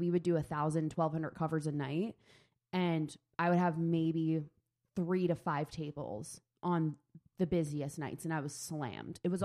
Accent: Pennsylvania, United States; So La Colombe is a Philly company, and I grew up outside of Philly.

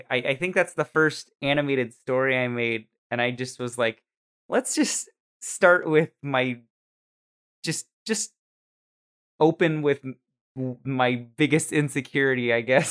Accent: Washington, United States; born there; I was born in Washington State in America.

